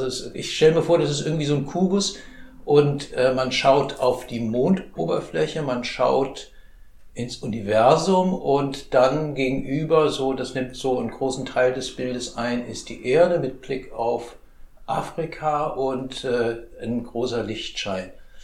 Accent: Hesse, Germany; born there; wo ich bin ja auch in Hessen geboren.

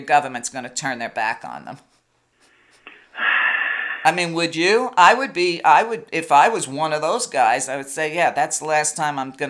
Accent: Brooklyn, New York, United States; But see, I was raised that way in Brooklyn as an Italian. We already knew the police were our enemies.

